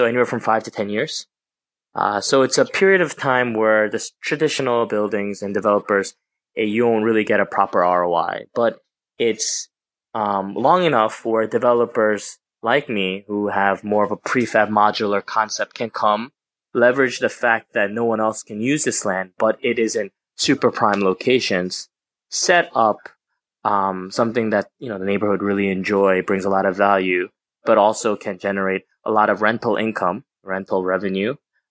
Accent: Brooklyn, New York, United States; moved away as an adult; now in Metro Manila, Philippines; Korean American, born and raised in Brooklyn. I studied politics in DC, kind of tumbled around here and there, ended up in the startup scene in New York.

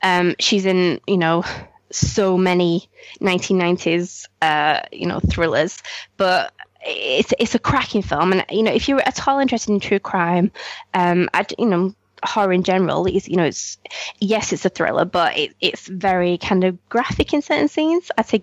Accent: Salford, North West England, United Kingdom; I know about that, considering I'm from Salford.

